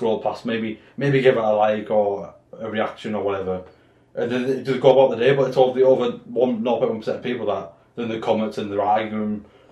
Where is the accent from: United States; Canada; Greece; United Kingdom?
United Kingdom; England; we're English